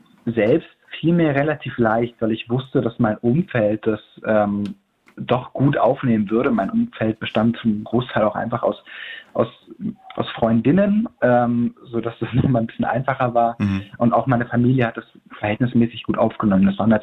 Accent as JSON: {"language": "German", "town": "Weißenfels", "region": "Saxony-Anhalt", "country": "Germany", "tie": "born or raised there", "said": "dass in Weißenfels, meiner Heimatstadt, einfach sehr wenig für Jugendliche los ist."}